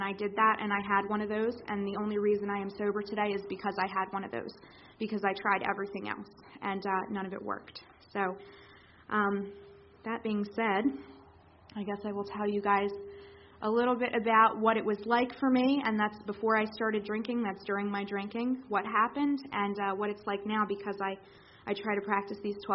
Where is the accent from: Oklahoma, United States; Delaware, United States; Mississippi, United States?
Delaware, United States; also born or lived in Brazil; But I was born in Brazil, two parents, two very good parents that did the best they could, and we moved to Delaware when I was pretty young.